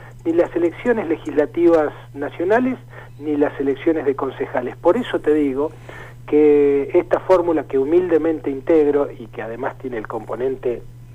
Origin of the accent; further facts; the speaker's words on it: Neuquén, Argentina; nosotros somos neuquinos acá y en Buenos Aires